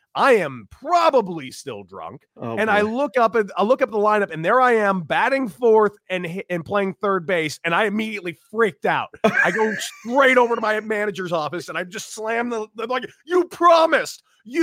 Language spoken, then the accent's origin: English; Santa Monica, California, United States; I'm from Santa Monica. I grew up in the, like, the most picturesque, perfect weather area maybe in the country.